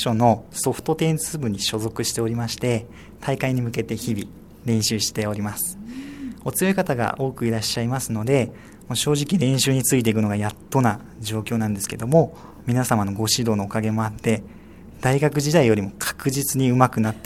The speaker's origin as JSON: {"language": "Japanese", "town": "Fujisawa", "region": "Kanagawa", "country": "Japan", "tie": "born or raised there", "said": "はい、辻堂になります。"}